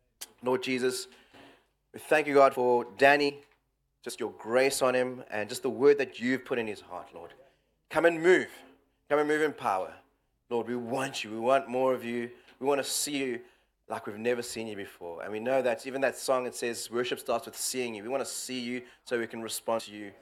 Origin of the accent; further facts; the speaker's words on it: South Africa; now in London, United Kingdom; I come from London. Well, I come from South Africa.